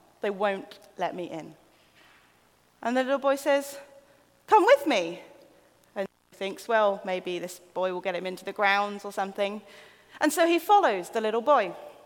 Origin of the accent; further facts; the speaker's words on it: East of England, United Kingdom; I'm from East Anglia. I'm from a road where tarmac was an optional extra by the end of the road.